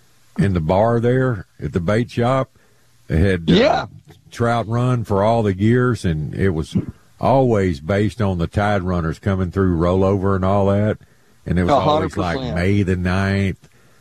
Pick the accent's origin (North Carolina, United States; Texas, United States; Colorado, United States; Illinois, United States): Texas, United States; Baytown; Well, look at the subdivision I grew up in Baytown.